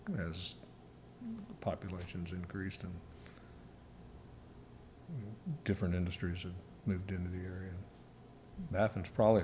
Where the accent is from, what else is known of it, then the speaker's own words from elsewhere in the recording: Houston, Texas, United States; now in Corpus Christi, United States; look at Houston, where I was growing up in Houston, and Houston now, and Corpus Christi, when I first started living here in Corpus Christi now.